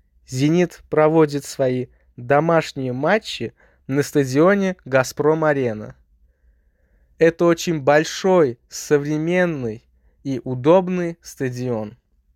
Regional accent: Saint Petersburg, Russia; Я с детства болею за эту команду, потому что Санкт-Петербург – мой родной город.

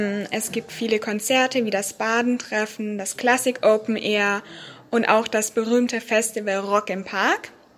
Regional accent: Nuremberg, Bavaria, Germany; also born or lived in Munich; ich bin 20 Jahre alt und ich komme aus dem Bundesland Bayern. Ich bin in München geboren, aber ich bin schon vor 18 Jahren nach Nürnberg gezogen.

